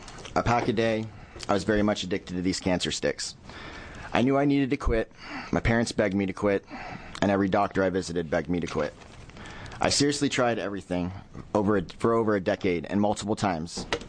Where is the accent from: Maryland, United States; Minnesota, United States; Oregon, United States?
Oregon, United States; Roseburg; I'm from Roseburg.